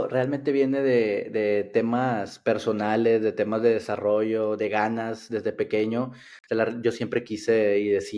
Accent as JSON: {"language": "Spanish", "town": "Monterrey", "region": "Nuevo León", "country": "Mexico", "said": "soy una persona de Monterrey, Nuevo León, soy un científico que estudié licenciado en biotecnología genómica de la Universidad Autónoma de Nuevo León"}